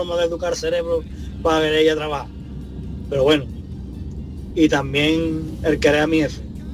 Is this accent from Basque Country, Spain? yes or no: no; Cádiz, Andalusia, Spain; now in Chiclana de la Frontera, Spain; soy de Cádiz, aunque vivo en Chiclana.